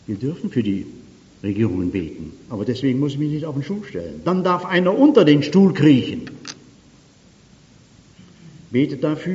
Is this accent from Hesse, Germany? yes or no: no; Baden-Württemberg, Germany; Bei uns im Süden, im Schwabenländle, ein Aufruf zum Gebet.